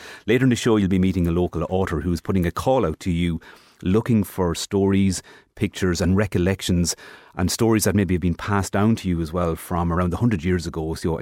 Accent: Midlands, Ireland; So as Irish people, as people in the Midlands

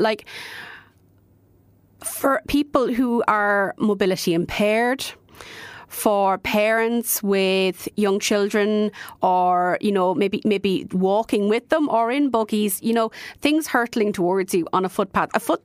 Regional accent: Tullamore, Offaly, Ireland; I grew up in Tullamore. I cycled to school when I was in primary school every day and I loved it.

